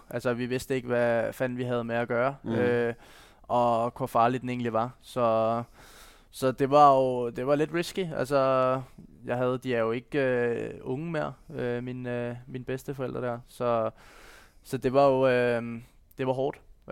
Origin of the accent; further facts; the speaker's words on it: Copenhagen, Capital Region of Denmark, Denmark; Ja, da er jeg fra København.